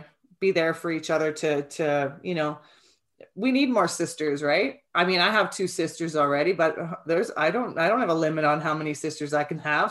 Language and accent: English; Alberta, Canada; We're both from Alberta.